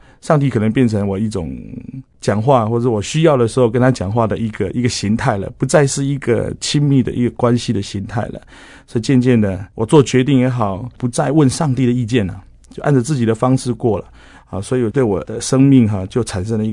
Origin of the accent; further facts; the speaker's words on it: Yonghe, New Taipei, Taiwan; 大概第二年就分发回到了自己的家乡，因为我从小就住在永和，